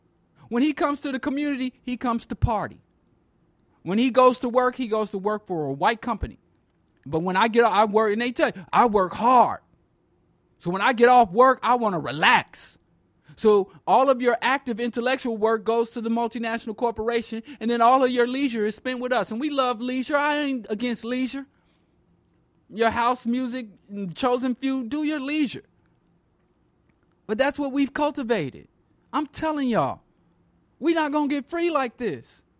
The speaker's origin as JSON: {"language": "English", "town": "Akron", "region": "Ohio", "country": "United States", "said": "I'm from Akron, broke down, struggle ass Akron, and I'm seeing what the world could offer me."}